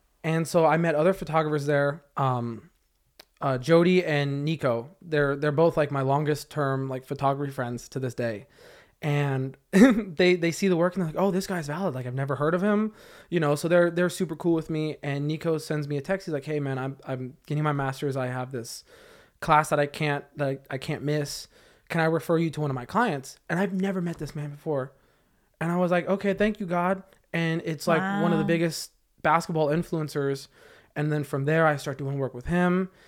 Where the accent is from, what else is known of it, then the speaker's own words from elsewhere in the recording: Camarillo, California, United States; I felt weird because I grew up in Camarillo. So it's not like this big town